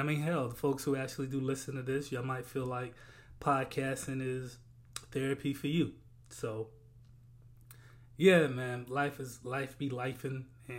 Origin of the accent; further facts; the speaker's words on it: South Carolina, United States; I am from South Carolina. Let's remember that.